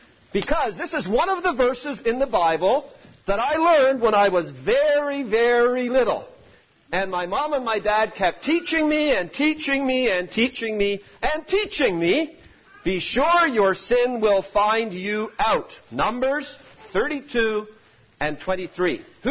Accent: Trinidad & Tobago; born there; And I was born in Trinidad, and I had a big brother, and I had a big sister.

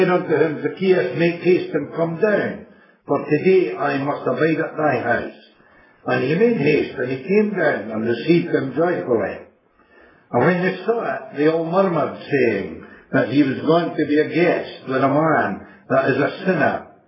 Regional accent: Leinster, Ireland; When I grew up in County Meath

